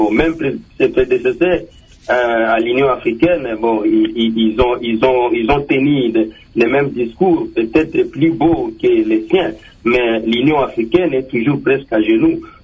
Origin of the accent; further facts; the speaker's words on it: DR Congo; qui nous concernent ici à l'interne, nous, Congolais. Nous devons avoir des modèles à servir aux autres en tant que Congolais.